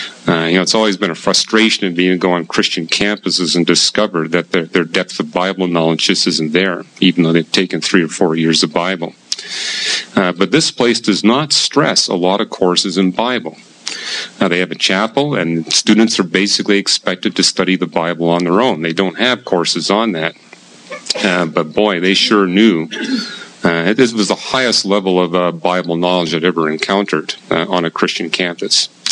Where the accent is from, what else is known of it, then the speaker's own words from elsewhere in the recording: Canada; I had to keep telling people I'm Canadian, I'm not American